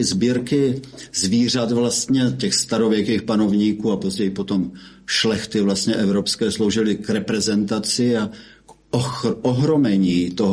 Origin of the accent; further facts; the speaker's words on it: Brno, South Moravian Region, Czechia; já jsem z Brna